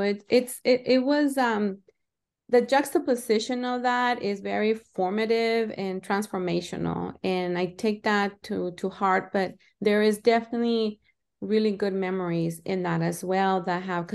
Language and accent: English; El Salvador; Most of my favorite and dear childhood memories are from growing up in El Salvador